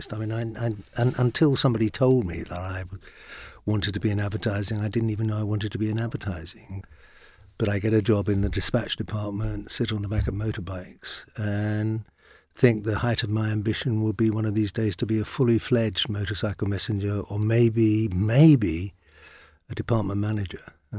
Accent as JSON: {"language": "English", "town": "Bermondsey", "region": "London", "country": "United Kingdom", "tie": "born or raised there", "accent": "Cockney", "said": "I'm a South London boy. I was born in Bermondsey, fashionable Bermondsey now, of course. It wasn't very fashionable when I was born in it. and I did have a broad Cockney accent."}